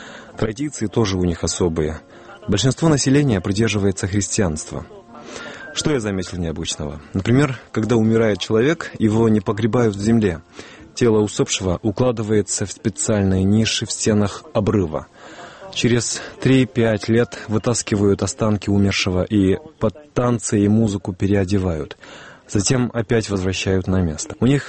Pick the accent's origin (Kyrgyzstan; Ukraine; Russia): Kyrgyzstan; Naryn Region; Я родился и вырос в Кучкурском районе Нарынской области. В 1998 году закончил Кыргызско-турецкий лицей в Нарыне